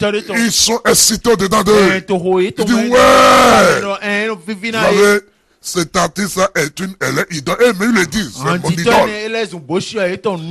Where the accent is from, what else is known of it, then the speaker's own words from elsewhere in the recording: Benin; Et chez moi, au Bénin, on appelle ça vaudou.